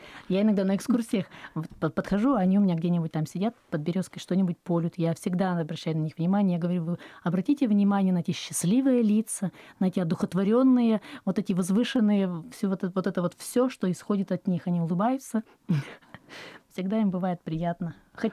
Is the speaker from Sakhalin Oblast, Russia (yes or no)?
no; Vyatskiye Polyany, Kirov Oblast, Russia; now in Kirov, Russia; я человек приезжий в Киров. Моя малая родина — это мои любимые Вятские поляны. Я приехала оттуда в далеком 97-м, поступили в наш педагогический институт.